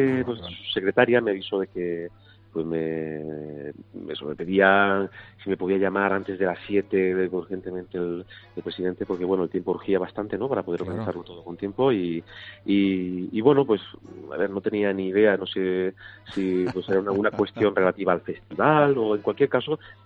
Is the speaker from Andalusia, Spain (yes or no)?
yes; Granada, Andalusia, Spain; Evidentemente me sale de forma natural hablar de mi Granada y del Albaicín y de mi tierra, pero es algo que ya automáticamente, después de tanto tiempo, la gente me identifica con mi tierra